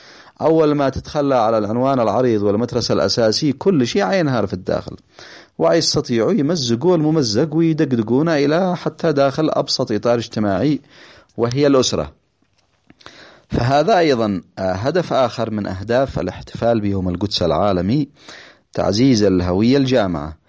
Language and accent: Arabic; Yemen; احنا شعب يمني مسلم عربي مسلم، احنا مسلمين.